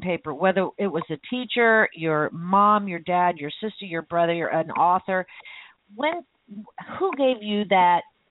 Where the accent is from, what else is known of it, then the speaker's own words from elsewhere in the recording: Miami, Florida, United States; I was born and raised in Miami, although I'm in Southwest Florida now.